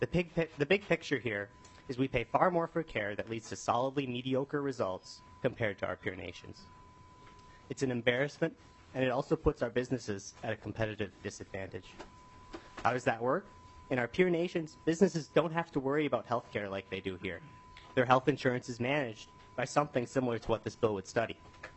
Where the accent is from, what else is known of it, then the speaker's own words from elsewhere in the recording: Excelsior, Minnesota, United States; I'm from Excelsior, Minnesota.